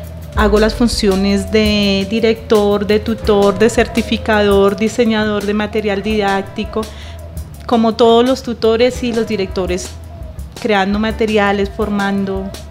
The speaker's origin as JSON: {"language": "Spanish", "region": "Bogotá", "country": "Colombia", "said": "Bueno, yo soy colombiana, 100% rola"}